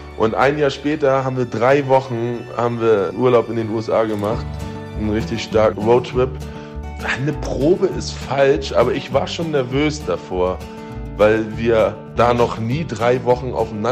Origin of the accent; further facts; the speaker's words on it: Hamburg, Germany; Ich bin in Hamburg geboren und am Stadtrand aufgewachsen. Aber nichtsdestotrotz sind meine Oma und Opa mütterlicherseits aus Schleswig-Holstein und schon eher ländlich.